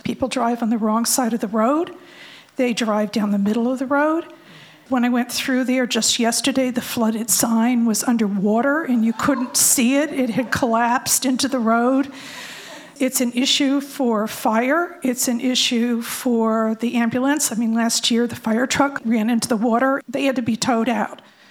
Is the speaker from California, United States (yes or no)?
yes; Marshall, California, United States; I'm from Marshall.